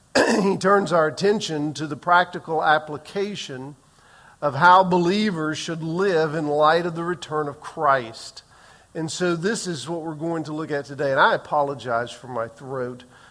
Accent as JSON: {"language": "English", "region": "the South", "country": "United States", "tie": "born or raised there", "said": "I grew up in the South, though. I mean, everybody was honey and sugar and baby"}